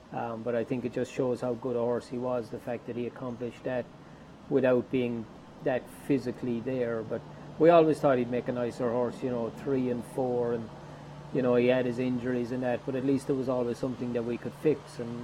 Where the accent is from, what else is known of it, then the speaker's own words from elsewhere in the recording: Ireland; Well, I'm from Ireland originally, Seth.